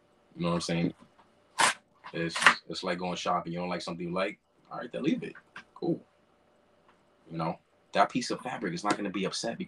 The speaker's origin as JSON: {"language": "English", "region": "New York", "country": "United States", "tie": "born or raised there", "said": "I was born and raised in New York, so that doesn't mean I'm not gonna have homies over there. I know a lot of people in New York."}